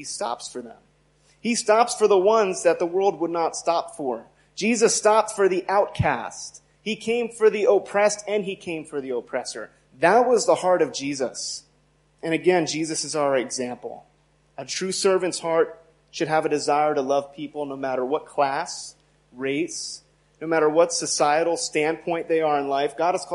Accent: United States; it hits a little different since I'm from America.

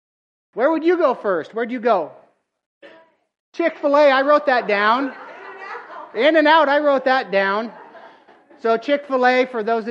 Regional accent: West Coast, United States; For you East Coast people, I don't know, I'm from the West Coast.

